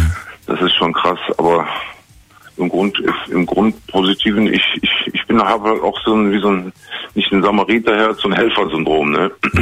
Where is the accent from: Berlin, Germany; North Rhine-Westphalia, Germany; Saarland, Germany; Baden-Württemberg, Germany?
North Rhine-Westphalia, Germany; Langenfeld; born there; der kommt auch aus Langenfeld wie ich, aus meiner Geburtsstadt.